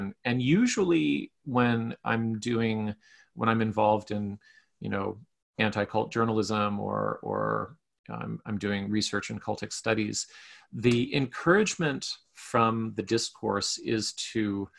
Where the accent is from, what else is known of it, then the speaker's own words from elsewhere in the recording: Canada; I mean, I'm Canadian, and we have an intellectual here who influenced everybody really, really hardcore